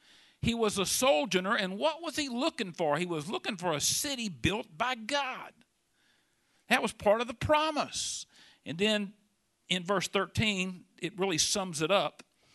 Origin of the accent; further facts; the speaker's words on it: Houston, Texas, United States; Houston. Are you really? How about that? Me too. Seventh generation. My kids are seventh generation Houstonians.